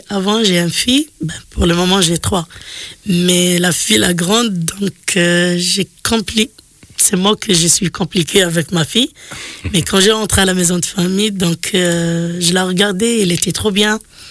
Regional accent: Algeria; French is a second language; Et donc je la regardais, parce que moi je suis algérienne.

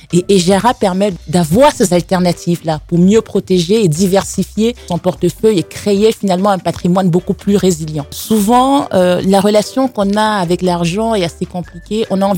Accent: Cameroon; Je suis née au Cameroun il y a quelques années déjà. J'y ai grandi, j'ai fait toutes mes études primaires, secondaires.

